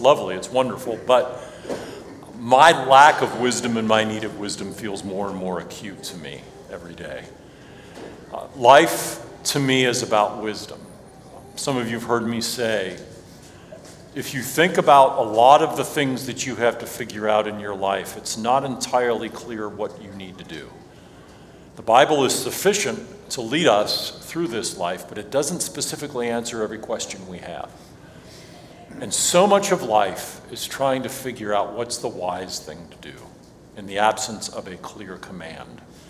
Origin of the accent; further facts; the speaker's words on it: Cincinnati, Ohio, United States; I grew up in Cincinnati, so I'm more of a river guy than an ocean guy.